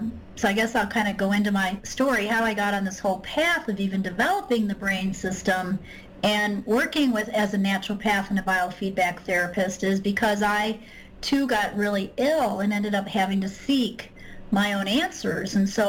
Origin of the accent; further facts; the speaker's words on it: Chicago, Illinois, United States; I'm from Illinois, the Chicagoland area originally, and I thought I was going to live and die in Chicago